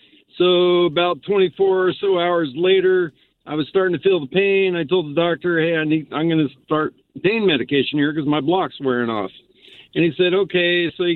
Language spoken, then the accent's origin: English; Philadelphia, Pennsylvania, United States; I am from Philadelphia, Northeast, from the Northeast Hospital, the same hospital that Bill Cosby was born in.